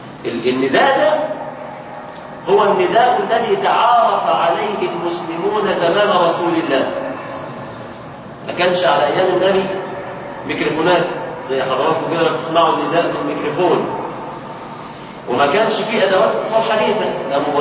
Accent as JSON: {"language": "Arabic", "country": "Egypt", "said": "في بلادنا مصر"}